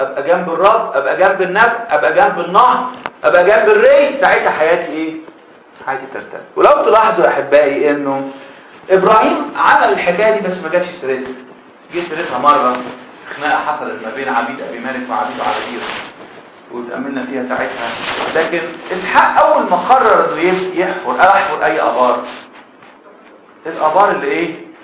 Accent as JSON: {"language": "Arabic", "country": "Egypt", "said": "عندنا في مصر مساحه السكان الارض اللي ساكن عليها السكان 4% 5%"}